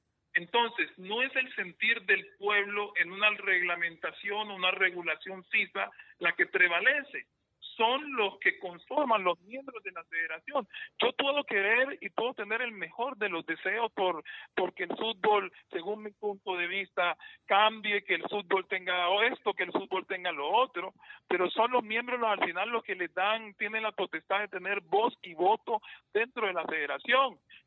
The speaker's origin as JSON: {"language": "Spanish", "country": "El Salvador", "said": "yo soy un salvadoreño más"}